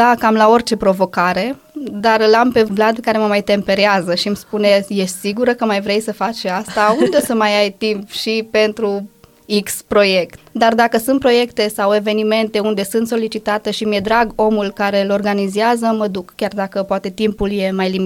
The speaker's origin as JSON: {"language": "Romanian", "town": "Arad", "region": "Arad County", "country": "Romania", "tie": "born or raised there", "said": "Să știi că m-am născut și am crescut în Arad, în 1987"}